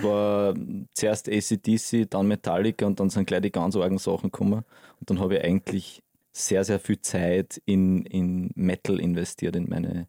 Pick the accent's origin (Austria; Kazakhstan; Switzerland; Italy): Austria; Pram, Upper Austria; Mein Papa ist Organist und Kirchenchorleiter in meinem Heimatort in Bram in Oberösterreich.